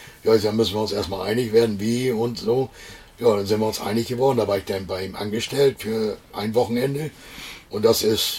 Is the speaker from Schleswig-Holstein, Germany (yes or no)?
yes; Schleswig-Holstein, Germany; ursprünglich komme ich ja aus Schleswig-Holstein.